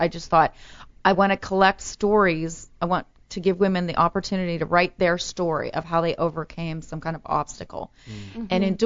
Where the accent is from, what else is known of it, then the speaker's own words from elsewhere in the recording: Ohio, United States; now in Los Angeles, United States; Remember I came from Ohio where, like, if there's cars on the road, that's traffic?